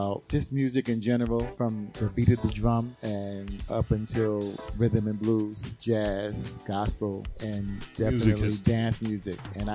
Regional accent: Brownsville, New York, United States; I was insecure growing up in Brownsville.

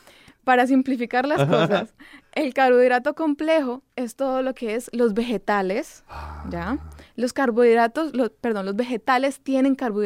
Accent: Colombia; born there; En Colombia.

